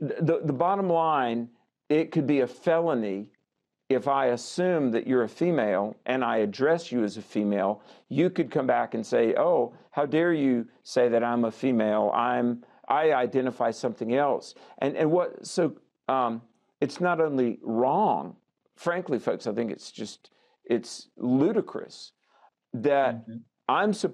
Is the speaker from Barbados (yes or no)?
no; the South, United States; I grew up in the Jim Crow Democrat South.